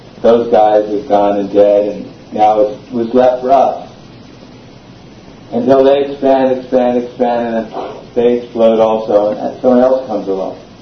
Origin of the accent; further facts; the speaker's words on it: United States; now in Belgium; Just like here, many of our devotees and guests are from Belgium, or I'm from America, originally this body.